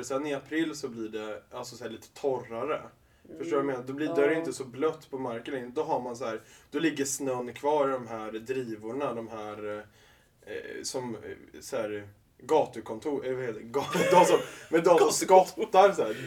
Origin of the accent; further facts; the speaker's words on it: Östergötland, Sweden; now in Stockholm, Sweden; När jag var hemma i Östergötland.